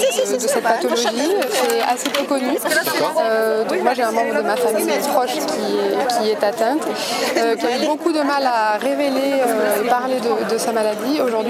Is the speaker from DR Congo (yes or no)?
no; St. Barthélemy; De Saint-Barth.